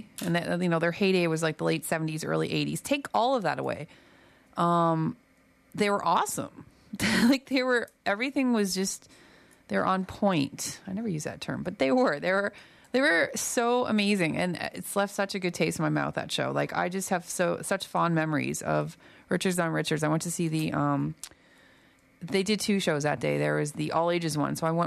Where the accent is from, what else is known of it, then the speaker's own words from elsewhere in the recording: Ontario, Canada; I'm from Ontario